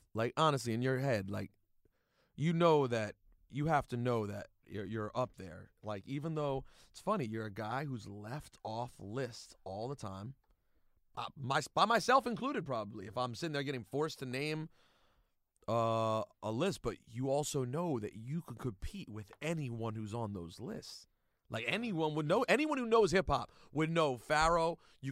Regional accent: Maryland, United States; growing up in Maryland, I didn't meet anyone who knew

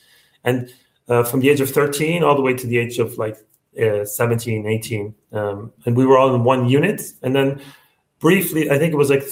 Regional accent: Iraq; moved away; also born or lived in Canada; I was smuggled basically from Iraq all the way to the U.S. and then from there to Canada. And then I stayed in Canada for 8 years with foster families.

